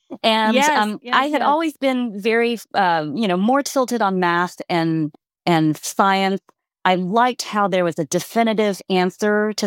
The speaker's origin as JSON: {"language": "English", "region": "South Carolina", "country": "United States", "tie": "born or raised there", "said": "I grew up in South Carolina. My parents were immigrants from Hong Kong."}